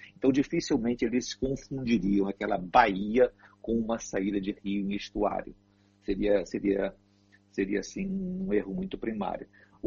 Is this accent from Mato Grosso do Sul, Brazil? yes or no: no; Rio de Janeiro, Brazil; born there; Você sabia que o Rio de Janeiro é a cidade onde eu nasci, né?